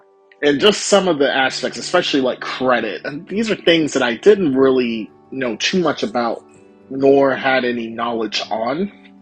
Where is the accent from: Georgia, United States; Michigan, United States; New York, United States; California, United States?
Georgia, United States; Lithia Springs; And I am recording this from Lithia Springs, Georgia, my hometown.